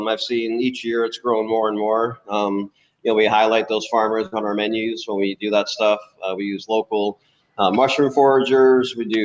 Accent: New York, United States; I grew up in New York, and there was always back in the 70s and 80s, there was a lot of farmers market.

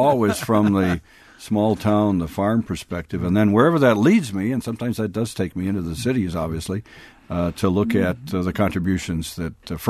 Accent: Wild Rose, Wisconsin, United States; the Central Wisconsin official launch at Patterson Memorial Library in Wild Rose, which is my hometown.

